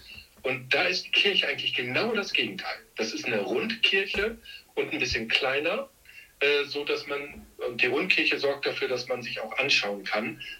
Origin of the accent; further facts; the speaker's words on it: Haren, Lower Saxony, Germany; Also ich stamme aus Haaren an der Enns. Ganz viele kennen bestimmt Schloss Dankern, also in unmittelbarer Nähe zu dem Ferienzentrum Schloss Dankern bin ich groß geworden.